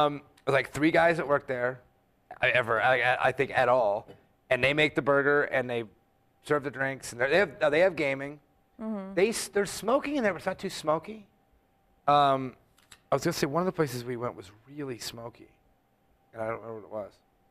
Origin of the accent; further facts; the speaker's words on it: California, United States; now in Nevada, United States; Yeah, like we're from California initially. You can't even have certain kind of snakes.